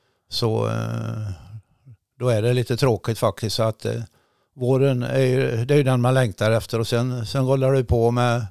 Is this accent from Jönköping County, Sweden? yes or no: yes; Jönköping, Jönköping County, Sweden; born there; faktum är att jag är född i Jönköping. Jag såg dagens ljus i Jönköping den 12 juni 1940.